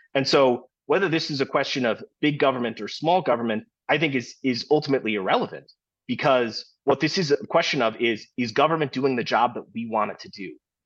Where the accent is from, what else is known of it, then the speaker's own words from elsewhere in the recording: Wisconsin, United States; We're all from Wisconsin. We all, root for the Packers.